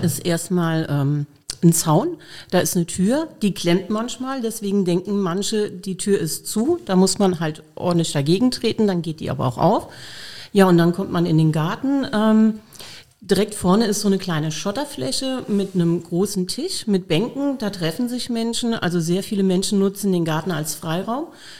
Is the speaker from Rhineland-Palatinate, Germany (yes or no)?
yes; Rhineland-Palatinate, Germany; Ich bin aufgewachsen in der Nähe von Cochem.